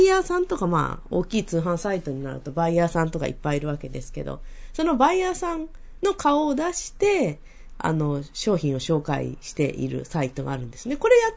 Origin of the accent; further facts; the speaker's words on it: Tokyo, Japan; まあ私東京生まれ、東京育ちなので、方言にはちょっとご縁があまりないんですけれども